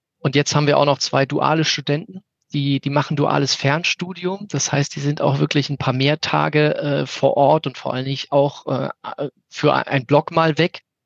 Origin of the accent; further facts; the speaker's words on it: Mannheim, Baden-Württemberg, Germany; Ich komme aus Mannheim